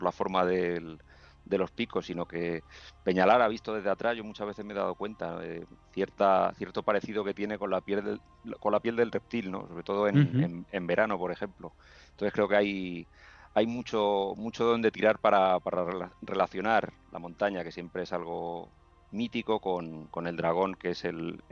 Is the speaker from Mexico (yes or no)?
no; Madrid, Community of Madrid, Spain; Yo, que soy de Madrid, del sur de Madrid, y que he tenido desde siempre el horizonte de la sierra en mi ventana